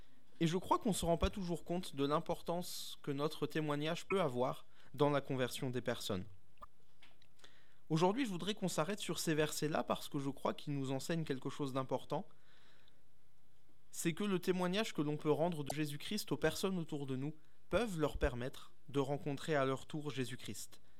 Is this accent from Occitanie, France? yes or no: no; Grand Est, France; Je suis venu en région parisienne il y a 3 ans maintenant lorsque j'ai commencé l'Institut biblique à Nogent-sur-Marne. Mais je ne suis pas du tout parisien, je suis alsacien.